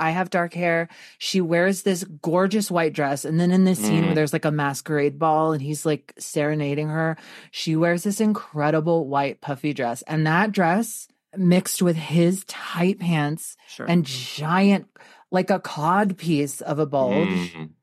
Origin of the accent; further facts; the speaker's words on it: Texas, United States; born there; Okay, I was born in Texas, so, and I was probably there somewhere.